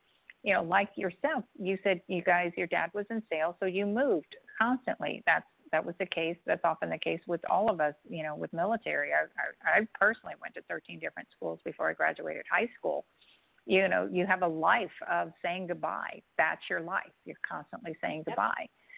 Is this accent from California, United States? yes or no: yes; San Diego, California, United States; I'm from San Diego. You know, that's where we were stationed.